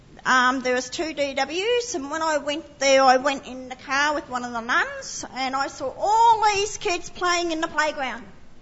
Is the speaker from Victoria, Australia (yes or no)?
yes; Shepparton, Victoria, Australia; I'm Indigenous, and I'm from the Yorta Yorta in Shep.